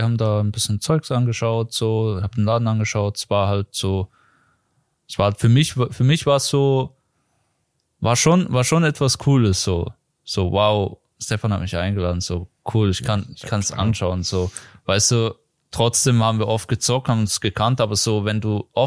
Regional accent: Switzerland; als Schweizer

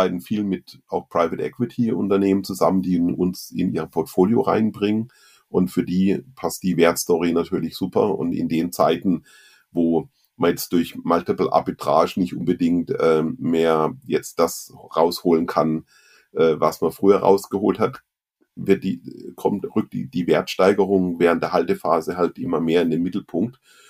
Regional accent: Ettlingen, Baden-Württemberg, Germany; Meine Heimatstadt ist ja sozusagen Ettlingen

